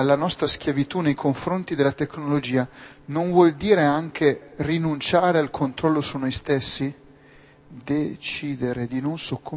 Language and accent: Italian; Valdengo, Piedmont, Italy; now in Rome, Italy; vi dico cosa farei se fossi a Valdengo, il mio paesino.